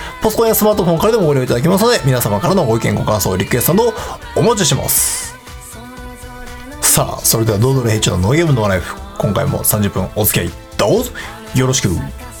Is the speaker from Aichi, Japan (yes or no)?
yes; Gamagori, Aichi, Japan; 僕の地元愛知県の蒲郡市では